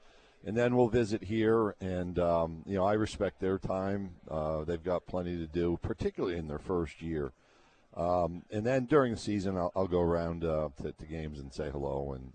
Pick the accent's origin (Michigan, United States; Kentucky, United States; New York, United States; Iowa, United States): New York, United States; I grew up outside Syracuse, New York.